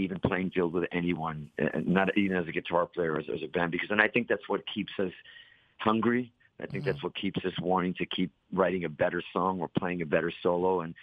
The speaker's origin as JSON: {"language": "English", "town": "Boston", "region": "Massachusetts", "country": "United States", "said": "But we're from Boston. We're surrounding towns of Boston."}